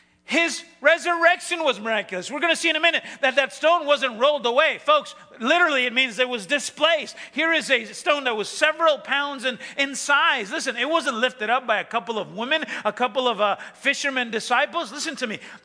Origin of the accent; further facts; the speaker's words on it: El Salvador; I was in my home country. I was in El Salvador 2 weeks ago.